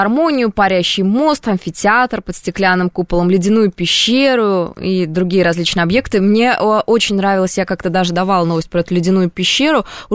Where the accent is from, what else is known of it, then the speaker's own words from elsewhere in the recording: Kazan, Tatarstan, Russia; Потому что я из Казани, ты же забыл, что ли?